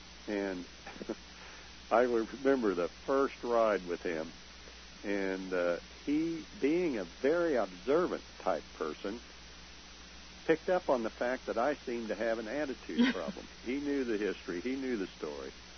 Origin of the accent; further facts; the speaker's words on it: Boswell, Indiana, United States; And here I am from Boswell, Indiana with these guys.